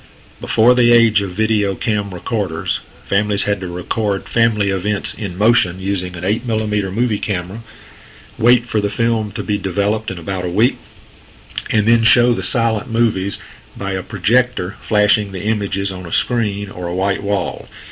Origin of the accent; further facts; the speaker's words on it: Southern United States, United States; accent: Southern; never did quite figure out why my southern accent was considered a badge of ignorance